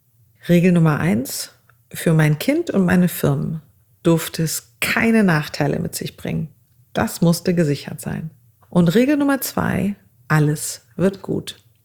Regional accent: Azerbaijan; now in Germany; Ich bin 40 Jahre alt, armenischer Abstammung, und ich wurde aber in Aserbaidschan geboren und bin dort in ganz, ganz einfachen Verhältnissen groß geworden.

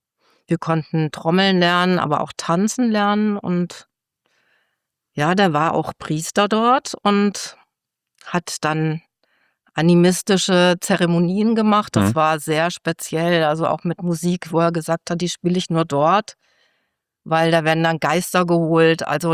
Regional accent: Fulda, Hesse, Germany; born there; moved away as an adult; also born or lived in Essen; Ja, ich bin in Fulda geboren, bin dann aber ziemlich schnell nach dem Abi aus Fulda weg

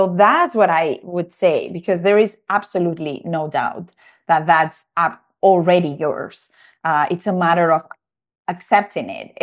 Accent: Balearic Islands, Spain; I obviously I'm from Mallorca.

